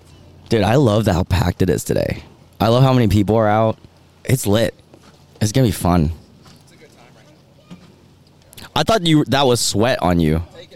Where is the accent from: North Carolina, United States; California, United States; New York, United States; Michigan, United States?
North Carolina, United States; Greensboro; And I'm from Greensboro, so Greensboro doesn't really have like... We're like 3 hours from the beach, but 1 hour from a lake.